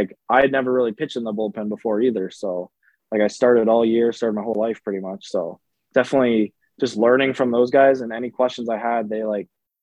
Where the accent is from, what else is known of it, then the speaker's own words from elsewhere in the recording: Kingston, Ontario, Canada; now in United States; I chose Niagara. It's very close to my hometown of Kingston.